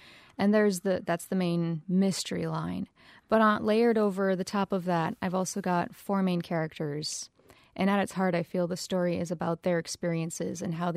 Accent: North Dakota, United States; So I'm originally from North Dakota. I currently live in western Montana.

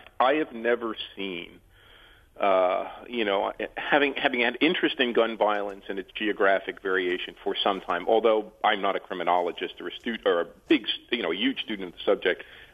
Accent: United States; I'm an American, grew up in America, teach at NYU, write for The Atlantic

